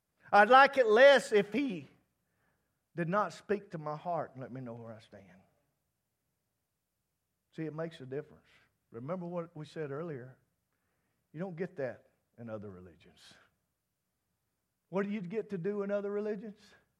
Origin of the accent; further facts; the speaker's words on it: the South, United States; born there; I praise God that I was born in the United States in the Bible Belt.